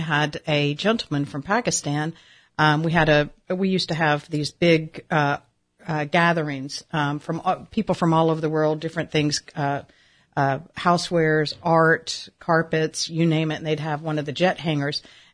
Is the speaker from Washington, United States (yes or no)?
no; St. Augustine, Florida, United States; also born or lived in Gainesville, Florida / DeLand, Florida; I was born in Gainesville and grew up in St. Augustine, okay. And then later years in DeLand, Florida.